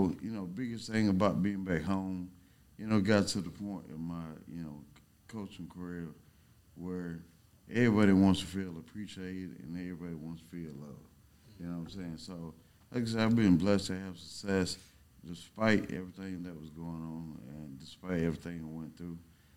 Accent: Augusta, Georgia, United States; I'm from Augusta, so, you know, I know we have a rich history, great basketball there, man.

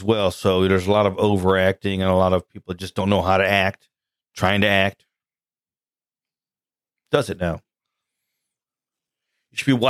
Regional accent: Ohio, United States; There was this town I grew up in Ohio, north of where we lived.

